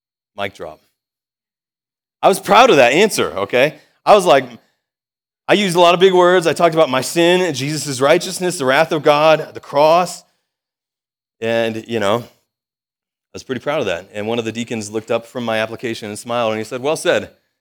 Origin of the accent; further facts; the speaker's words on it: Ohio, United States; I'm from Ohio.